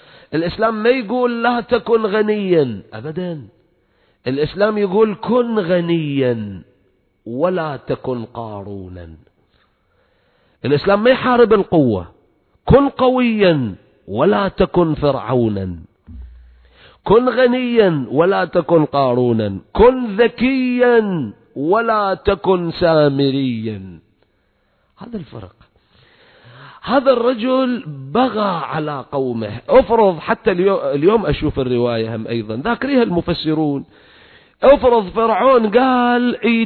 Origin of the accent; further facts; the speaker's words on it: Karbala, Karbala Governorate, Iraq; احنا هناك بالفرات عندنا بكربلاء والنجف نسمع المثل شكل ثاني